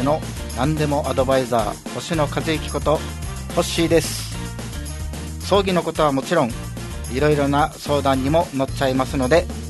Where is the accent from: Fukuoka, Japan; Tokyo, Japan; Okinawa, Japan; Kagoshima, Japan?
Okinawa, Japan; Naha; 出身は那覇市おろく生まれおろく育ちです。